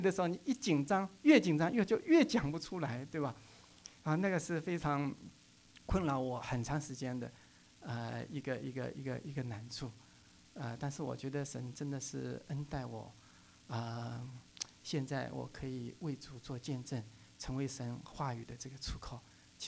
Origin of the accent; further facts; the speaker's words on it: Hangzhou, Zhejiang, China; moved away; also born or lived in Wenzhou / Hong Kong; 我后来呢离开了我的家乡杭州，我在杭州信主，后来就到了温州。